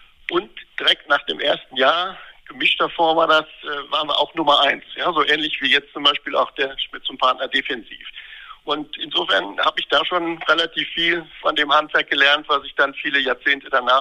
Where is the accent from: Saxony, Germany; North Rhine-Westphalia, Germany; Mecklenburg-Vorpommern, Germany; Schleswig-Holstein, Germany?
North Rhine-Westphalia, Germany; Oberhausen; ich komme aus dem Ruhrgebiet, aus Oberhausen